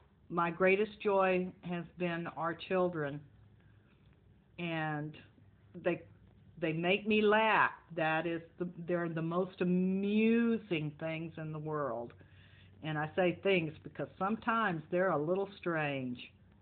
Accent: Gonzales, Texas, United States; born there; to talk about my childhood, I was born in Gonzales, Texas

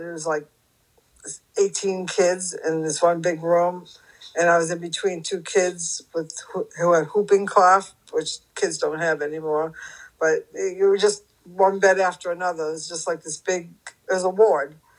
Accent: Haverhill, Massachusetts, United States; I grew up in Massachusetts, in Haverhill, Broland.

